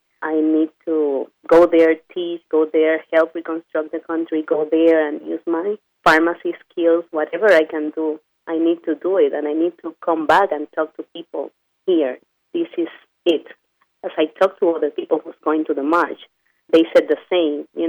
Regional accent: Puerto Rico; And also being Puerto Rican is part of a struggle too.

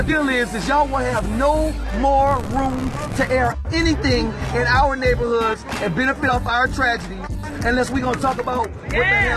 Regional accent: New Orleans, Louisiana, United States; Oh, man, I'm from New Orleans, we talk with our hands, you heard me?

